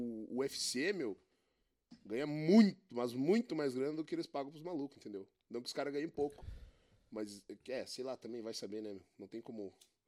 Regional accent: Brazil; Mas eu, como bom brasileiro, falo os bagulhos sem saber, entendeu?

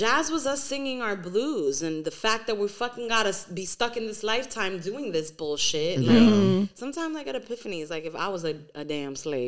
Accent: New York City, New York, United States; I'm from the Bronx, baby. We the all from the hood.

